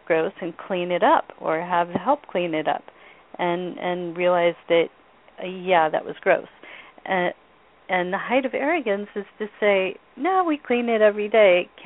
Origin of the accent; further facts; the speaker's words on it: Novato, California, United States; now in Petaluma, United States; So I grew up south of Petaluma by about one exit on the freeway in a little town called Novato, very near wine country.